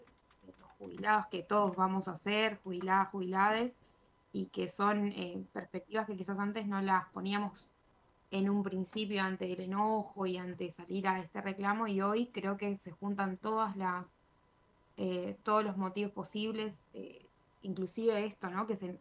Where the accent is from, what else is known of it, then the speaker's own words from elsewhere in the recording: Misiones, Argentina; yo soy de Misiones y soy egresada de la Universidad Nacional de Misiones